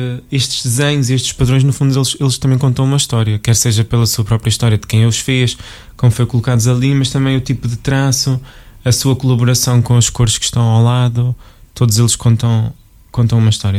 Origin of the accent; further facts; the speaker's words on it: Caldas da Rainha, Leiria, Portugal; also born or lived in Norte; sou cá das Caldas, passei uma parte dos meus estudos aqui pelas Caldas, outras pelo Norte.